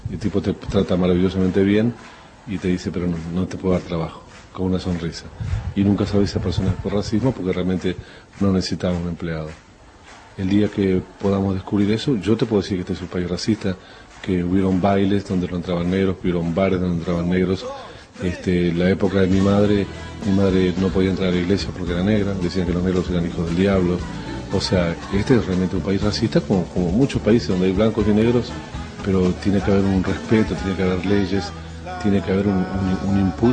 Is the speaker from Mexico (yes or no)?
no; Uruguay; En todo el mundo donde yo he ido a tocar, jamás la gente cree que soy uruguayo